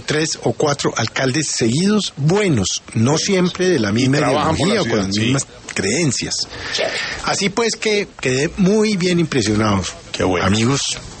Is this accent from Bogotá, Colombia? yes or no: yes; Bogotá, Colombia; Y quedo tranquilo, como bogotano.